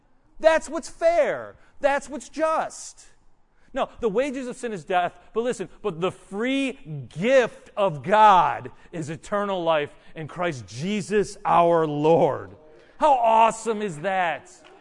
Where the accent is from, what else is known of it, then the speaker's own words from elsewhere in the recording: Buffalo, New York, United States; born there; And I wouldn't be sad that I was born in Buffalo.